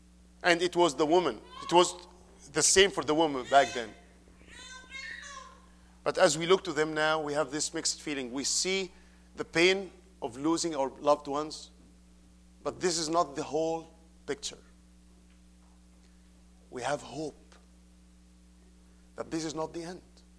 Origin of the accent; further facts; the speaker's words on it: Egypt; English is a second language; As you all know, I am from Egypt.